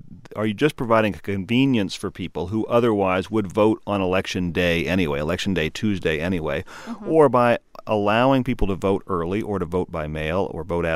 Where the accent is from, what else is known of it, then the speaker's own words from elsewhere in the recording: Colorado, United States; My home state of Colorado, everybody votes by mail.